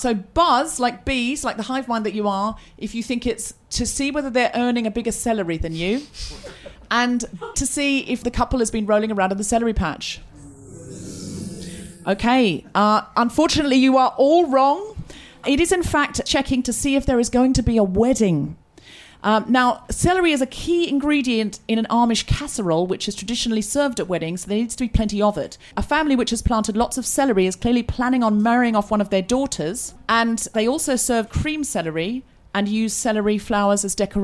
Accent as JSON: {"language": "English", "country": "Australia", "said": "I'm a woman. I'm dual citizenship. I'm Australian and British."}